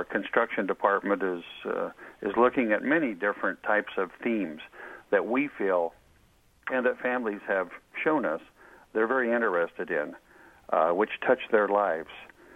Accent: Oregon, United States; I know anytime I visit my hometown down in Oregon, I oftentimes go visit our relatives' graves

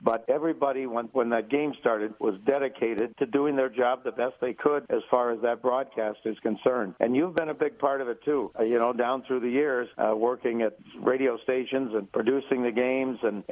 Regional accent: Chicago, Illinois, United States; I grew up in Chicago and listening to some of the great announcers

